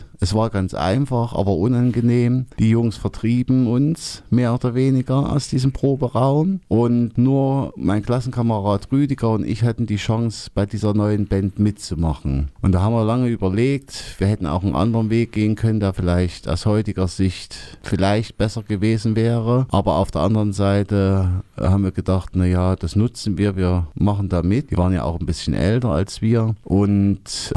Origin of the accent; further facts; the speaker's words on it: Apolda, Thuringia, Germany; born there; Also ich wohnte damals noch in Apolda, bin ja gebürtiger Apolderer